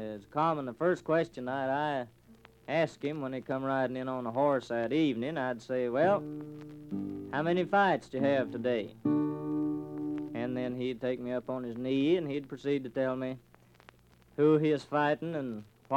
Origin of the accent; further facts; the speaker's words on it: Okemah, Oklahoma, United States; born there; 28 years. You pretty near guessed it. I was born there in July the 14th, 1912.